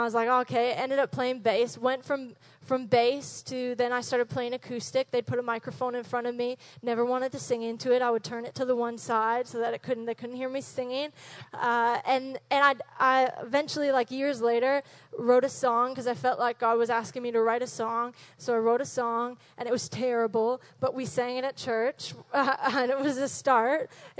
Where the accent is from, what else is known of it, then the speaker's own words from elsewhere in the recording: Calgary, Alberta, Canada; I grew up in Calgary, and I was a very wild, free child. Grew up in the country.